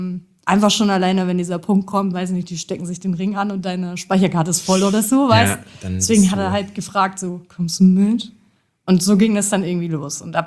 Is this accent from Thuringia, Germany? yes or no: yes; Jena, Thuringia, Germany; Ja, also ich komme auch aus Jena